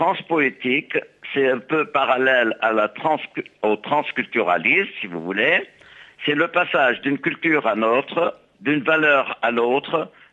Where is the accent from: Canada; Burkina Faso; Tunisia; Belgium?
Tunisia; Sfax, Sfax Governorate; born there; j'ai eu une base africaine et maghrébine dans le sens où je suis né à Sfax. Mais à Sfax, dans mon quartier qui s'appelait Boulainville, il y avait des juifs, des chrétiens, des musulmans qui vivaient en harmonie.